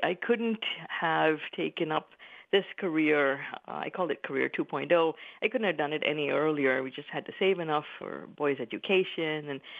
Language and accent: English; India; moved away as an adult; now in United States; So I am an Indian immigrant. I migrated when I was in my early 20s as a foreign student to come to America. Now that has been almost 30 years ago.